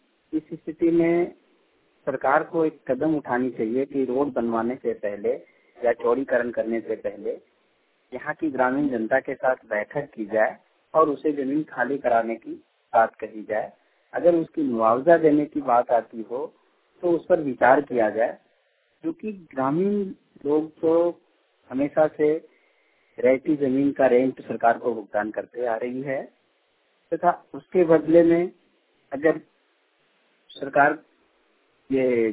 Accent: Arari, Jharkhand, India; मैं बिरनी थाना के ग्राम अरारी और जिला गिरिडीह के निवासी हूँ।

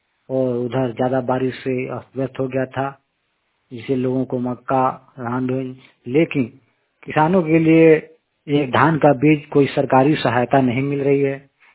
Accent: Bera, Jharkhand, India; मैं झारखंड के पलामू डिस्ट्रिक्ट बेरा गांव से हूं।

